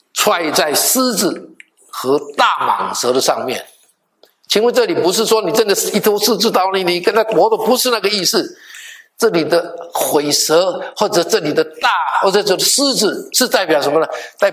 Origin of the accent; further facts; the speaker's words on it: Taiwan; now in United States; 我们来美国以后，我们总是盼望我们的孩子 我记得我们从台湾来的哈